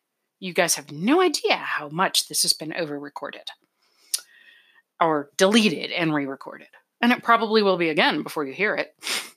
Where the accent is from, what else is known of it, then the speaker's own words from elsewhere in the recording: New York, United States; I'm a New Englander. I grew up out in Western New York.